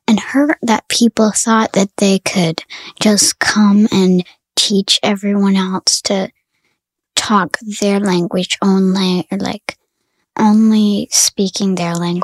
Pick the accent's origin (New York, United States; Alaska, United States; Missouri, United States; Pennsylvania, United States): Alaska, United States; Chilkat; I am from Chilkatquan